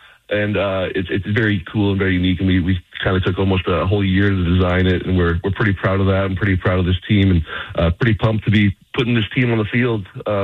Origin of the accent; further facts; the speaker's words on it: Canada; I grew up in Canada.